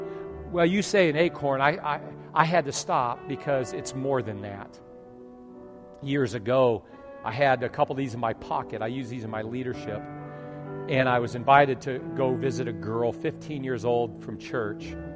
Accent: Detroit, Michigan, United States; A little boy born and raised in South Detroit, you know, a little journey goes along with.

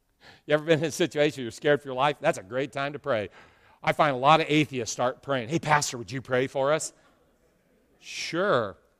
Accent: California, United States; I grew up there, so I'm from there. I'm one. I can say that. No, don't want to go back.

